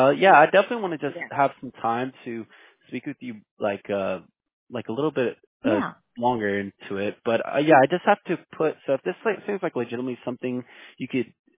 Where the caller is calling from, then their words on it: Houston, Texas, United States; I am actually out of Houston, Texas with mine.